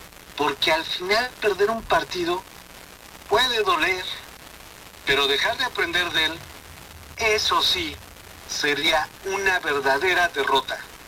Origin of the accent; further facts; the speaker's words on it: Hidalgo, Mexico; yo soy hidalguense, muy orgullosamente un hidalguense